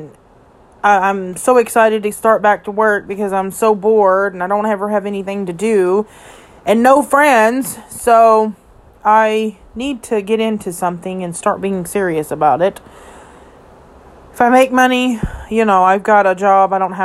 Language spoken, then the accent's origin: English; Kentucky, United States; A little bit about me. … from Kentucky. I will be 32 in July.